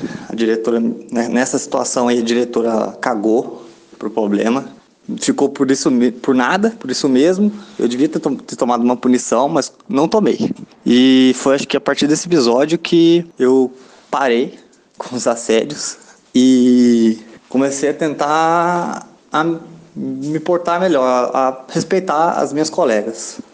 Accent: Jacareí, São Paulo, Brazil; now in São Paulo, Brazil; eu tenho 26 anos, moro em São Paulo, capital, mas sou de Jacareí, interior de São Paulo.

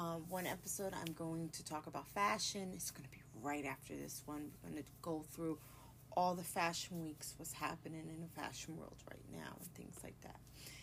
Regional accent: New Jersey, United States; I am from Jersey, the Jersey Shore to be specific.

